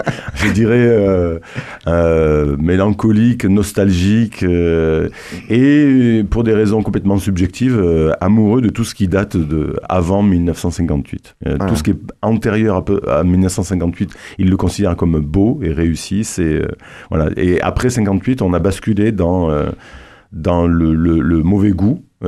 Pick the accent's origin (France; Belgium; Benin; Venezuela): France; Toulouse, Occitanie; Je venais de Toulouse, je faisais des allers-retours assez systématiquement